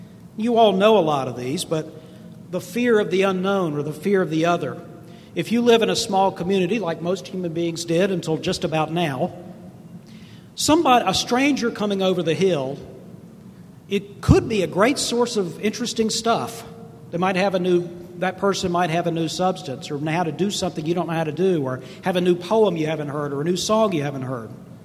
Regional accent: Charlotte, North Carolina, United States; I want to admit to a bias that I'm from Charlotte. This is where I'm from. Is anybody else from here? So welcome to my hometown.

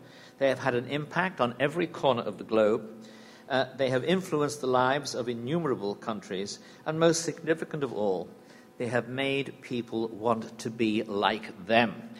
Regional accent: United Kingdom; I am not an American. I remain a loyal subject of Her Majesty Queen Elizabeth II of Great Britain and Northern Ireland.

